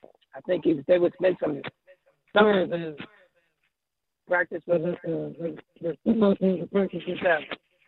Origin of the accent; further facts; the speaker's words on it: Pittsburgh, Pennsylvania, United States; Yeah, man, I grew up in Pittsburgh, on Hill District. Hold on one second. I grew up on Hill District in Pittsburgh.